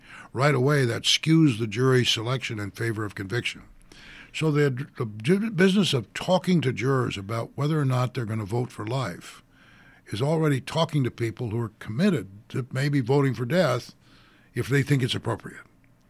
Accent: Reseda, California, United States; Well, I grew up in Reseda, California. There was a bookstore.

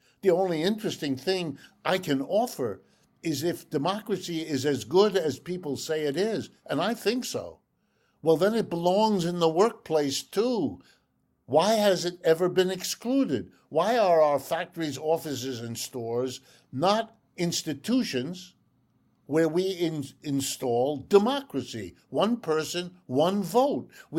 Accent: Ohio, United States; born there; first language German; English is a second language; My first language is German, my second language is French, and I learned English only when they dropped me into kindergarten here in the United States. I was born to my refugee parents in Ohio and have lived and worked in the United States all my life.

